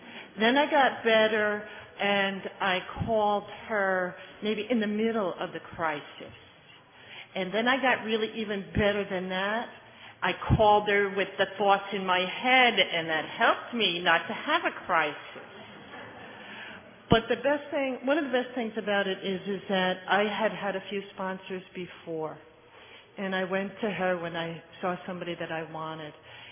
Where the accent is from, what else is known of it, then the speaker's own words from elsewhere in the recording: Florida, United States; I'm not from Chicago. I'm from Florida.